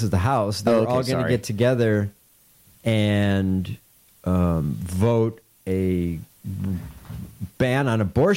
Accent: Chicago, Illinois, United States; Really, when you think about it, I'm from Chicago. Both teams couldn't be farther away.

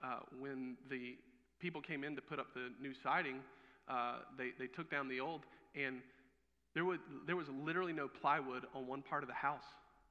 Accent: South Carolina, United States; Fun fact for you, even though I'm from South Carolina originally, I loathe country music.

